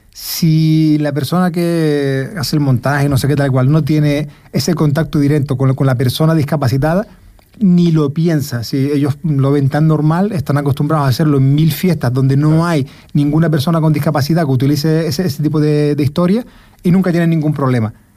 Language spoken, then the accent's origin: Spanish; Puerto del Rosario, Canary Islands, Spain; Claro, yo soy de Puerto Rosario, contacto con el ayuntamiento